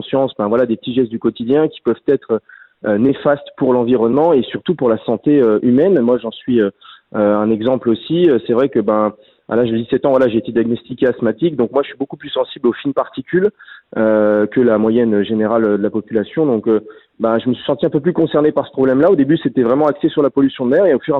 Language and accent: French; Auvergne-Rhône-Alpes, France; on est de Haute-Savoie tous les deux